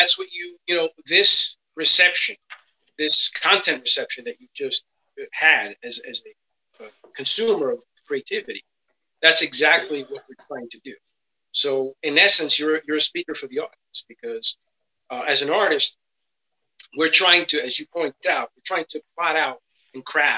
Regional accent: Bronx, New York, United States; So just a short little backgrounder. I'm from the Bronx, and there's no time to waste.

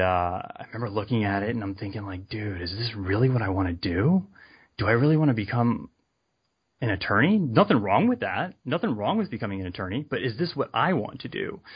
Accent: New York, United States; also born or lived in Texas / Virginia; now in California, United States; kind of born and raised in New York, moved from New York to Texas, moved from Texas to Virginia, and finished out high school, went to college in Virginia.

